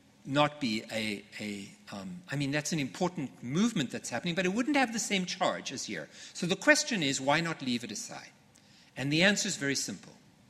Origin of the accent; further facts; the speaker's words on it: United States; because I'm not just American, I'm American and I'm Jewish.